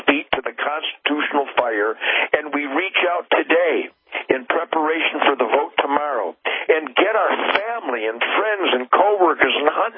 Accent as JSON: {"language": "English", "region": "Texas", "country": "United States", "lives_now": "Michigan, United States", "said": "here in the state of Michigan, again, I'm a Texan, I'm a proud Texan"}